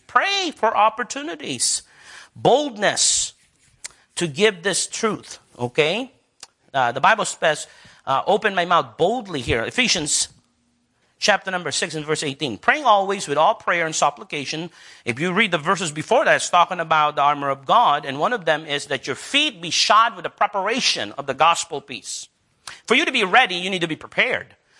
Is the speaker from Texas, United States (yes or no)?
yes; Texas, United States; I'm from Texas.